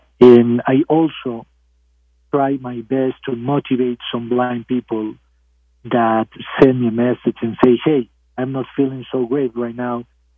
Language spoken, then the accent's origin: English; Barcelona, Catalonia, Spain; I grew up in Barcelona, in Spain, and I went to school there, to high school there